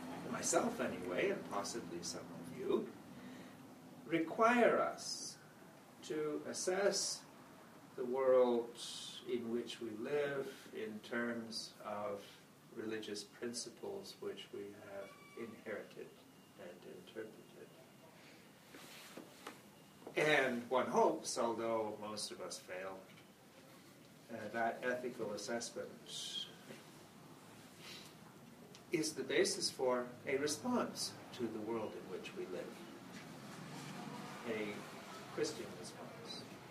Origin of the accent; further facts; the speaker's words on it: Canada; although I'm Canadian, I'm also British, so I can claim the flag